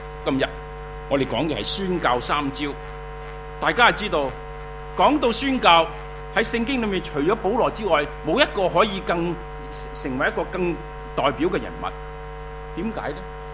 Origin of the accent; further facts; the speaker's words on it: Australia; 我们澳洲人所享的自由很高